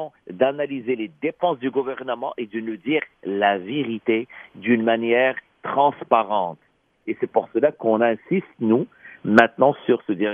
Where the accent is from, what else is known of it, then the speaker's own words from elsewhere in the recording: Quebec, Canada; ça nous prend des sacrifices en tant que Québécois.